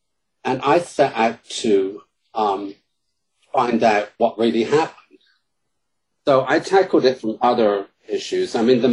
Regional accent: United Kingdom; accent: British; And my British accent in Chicago works wonders.

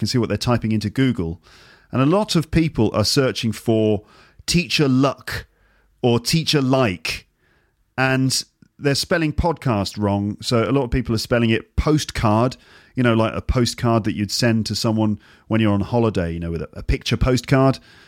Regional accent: England, United Kingdom; also born or lived in London / Warwickshire; British English because I'm British. I grew up in England, in London and in the Midlands, in Warwickshire, not far from Stratford-upon-Avon, where Shakespeare was born. So I grew up in London and in the Midlands, and I speak a standard form of British English.

